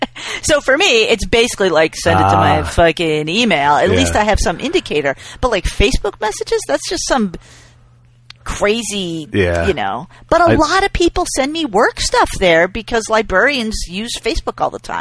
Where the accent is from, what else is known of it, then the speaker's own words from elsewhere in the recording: New England, United States; like, I'm from New England. It's weird.